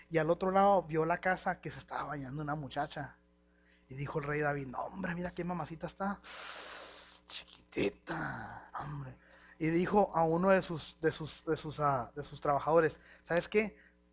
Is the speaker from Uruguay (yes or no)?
no; Mexico; yo soy todo un mexicano